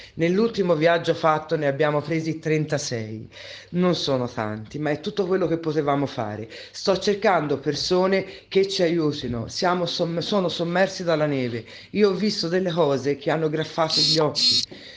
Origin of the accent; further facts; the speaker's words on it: Florence, Tuscany, Italy; sono di Firenze.